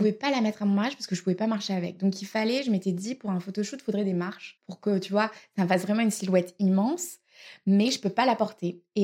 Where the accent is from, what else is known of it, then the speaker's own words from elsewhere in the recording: France; now in Australia; je suis française